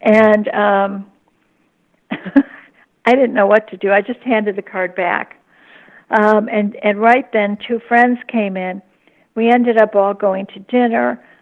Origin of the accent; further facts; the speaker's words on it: Chicago, Illinois, United States; I grew up in Chicago, but my dad was from New York.